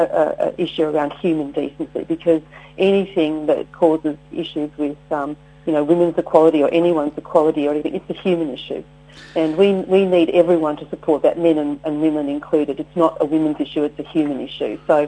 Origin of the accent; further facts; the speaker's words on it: Geelong, Victoria, Australia; I'm born and bred in Geelong, and I left Geelong when I was 18 to go to university in Melbourne, where I went to Monash and did a science degree there. So that's quite some time ago. I've lived in Melbourne ever since. But yeah, I grew up in Geelong